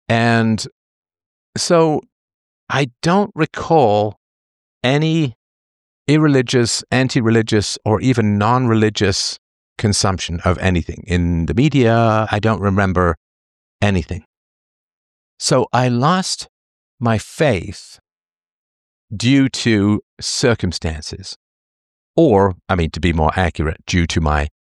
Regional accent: England, United Kingdom; growing up in England.

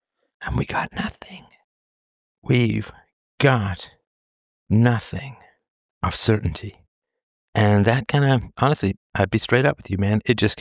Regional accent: United Kingdom; Listen, I'm British.

